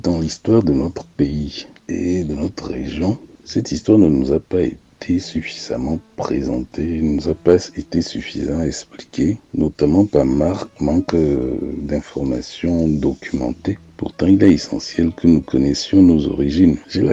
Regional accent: Dakar, Senegal; born there; suis togolais de parents, de culture africaine parce que j'ai beaucoup de contacts africains, notamment je suis né à Dakar. Je suis aussi très occidental ou très français par mon histoire.

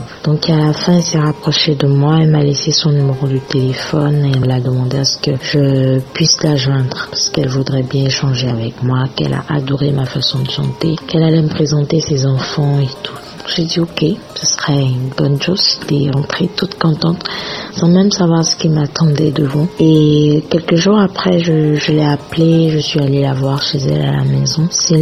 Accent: Porto-Novo, Ouémé, Benin; born there; ce pays qui m'a vu naître. Et moi, je suis née principalement à Porto Novo.

